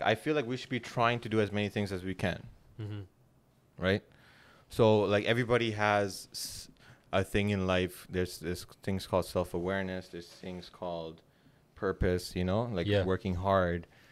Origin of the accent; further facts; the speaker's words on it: Toronto, Ontario, Canada; Okay, so I'm from Toronto. I'm a real estate agent.